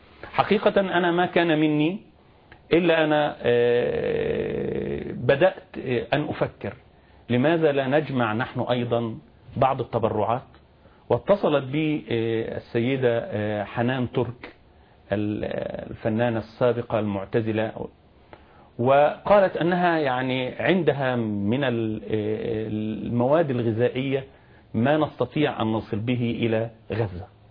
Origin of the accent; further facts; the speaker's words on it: Egypt; أنا مصري ويعني أفهم هذا الشعب جيدا